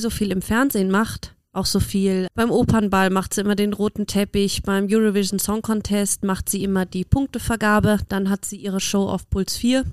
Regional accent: Germany; weil weiß ja jeder, ich komme aus Deutschland und ich habe ja auch Sportjournalismus studiert.

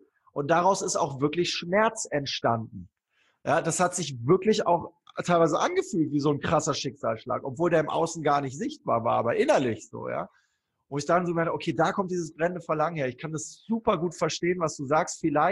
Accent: Germany; ich bin behütet aufgewachsen, in Deutschland aufgewachsen

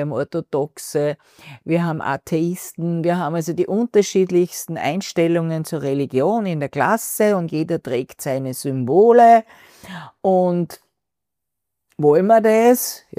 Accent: Austria; mich als Österreicherin beschämt.

